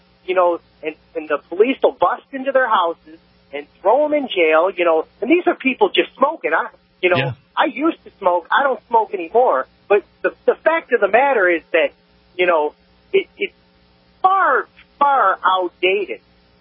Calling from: Detroit, Michigan, United States; I'm from Detroit, yes.

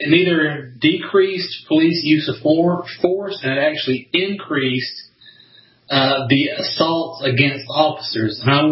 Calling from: Florida, United States

